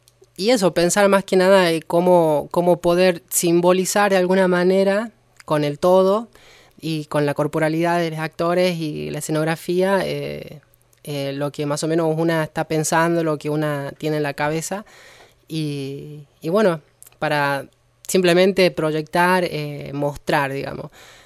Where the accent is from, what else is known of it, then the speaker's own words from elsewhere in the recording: Andalgalá, Catamarca, Argentina; La primera vez fue en Andalgalá, yo soy de Andalgalá y ahí estuve a cargo también del taller de teatro municipal.